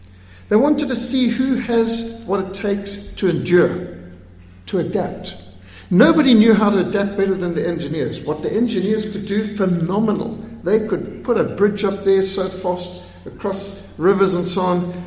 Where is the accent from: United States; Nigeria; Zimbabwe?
Zimbabwe; When I was brought up in school in Rhodesia